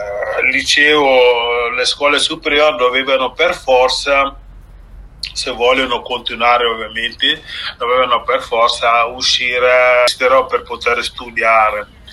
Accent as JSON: {"language": "Italian", "country": "Guinea-Bissau", "moved": "as an adult", "lives_now": "Italy", "said": "allora io sono partito dalla Guinea Bissau perché all'epoca non c'era un'istituzione universitaria"}